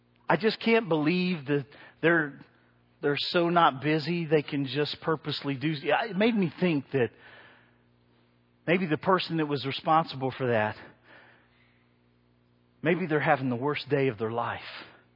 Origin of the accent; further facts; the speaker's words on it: United States; And this is America. And I'm an American.